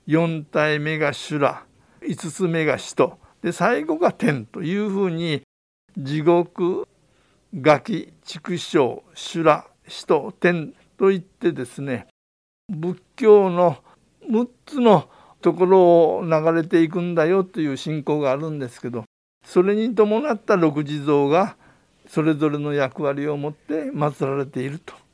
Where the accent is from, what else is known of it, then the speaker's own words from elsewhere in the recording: Kyushu, Japan; 私の出身は九州で家内は鹿児島なんですけど、